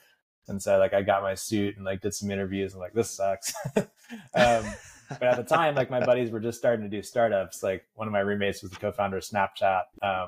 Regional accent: San Diego, California, United States; also born or lived in San Francisco; now in Jackson, United States; I grew up in San Diego and then went to Stanford and then spent, you know, 8 years in San Francisco after

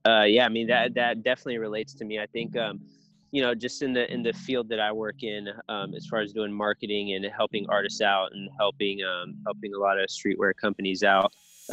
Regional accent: Bay Area, California, United States; I think growing up in the Bay Area, just in general, the game will choose you, period. You know, when you grow up out here.

